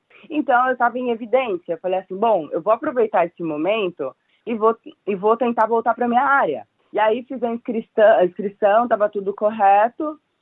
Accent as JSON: {"language": "Portuguese", "town": "São Caetano do Sul", "region": "São Paulo", "country": "Brazil", "tie": "born there", "said": "A prefeitura de São Caetano, que é a cidade que eu nasci no Brasil, no município de São Paulo"}